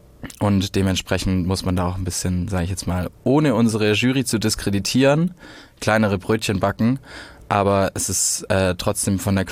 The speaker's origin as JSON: {"language": "German", "region": "Baden-Württemberg", "country": "Germany", "said": "Ich komme ja aus dem Schwabenland und im Schwabenland sagt man ja auch, Fragen kostet nichts."}